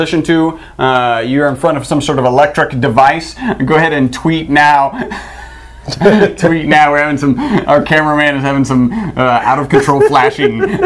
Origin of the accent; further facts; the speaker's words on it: Houston, Texas, United States; Give you a big Texas howdy. Welcome. We're from Houston, Texas.